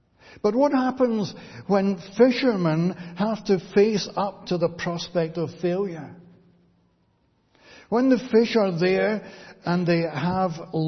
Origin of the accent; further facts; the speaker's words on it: Girvan, Scotland, United Kingdom; where I spent some years growing up in Girvan and watching the herring drifters sail out of the harbour